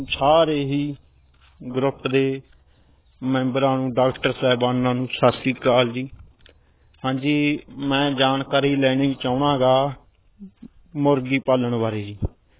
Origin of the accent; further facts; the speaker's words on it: Dhuri, Punjab, India; ਤੇ ਮੇਰਾ ਜ਼ਿਲ੍ਹਾ ਸੰਗਰੂਰ, ਤਹਿਸੀਲ ਧੂਰੀ